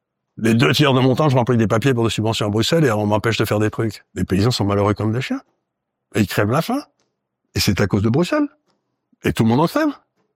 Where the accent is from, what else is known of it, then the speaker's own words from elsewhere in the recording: France; Ni avec les Italiens, ni, c'est pas que c'est mieux, je suis français